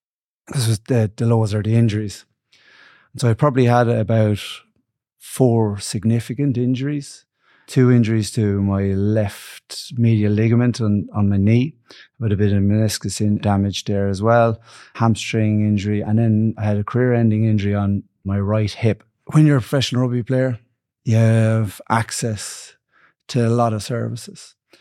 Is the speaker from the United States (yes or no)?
no; Kilkenny, Leinster, Ireland; moved away as an adult; now in Limerick, Ireland; I'm originally from Kilkenny, and I came to Limerick over 20 years ago now, studying sports and exercise science here in the University of Limerick.